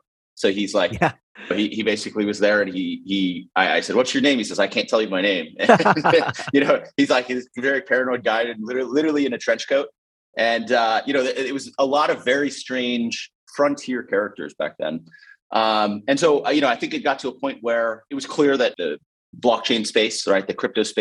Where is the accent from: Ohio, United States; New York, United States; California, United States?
California, United States; You know, so I'm Filipino American. My mother's family is originally from the Philippines, but I grew up in California.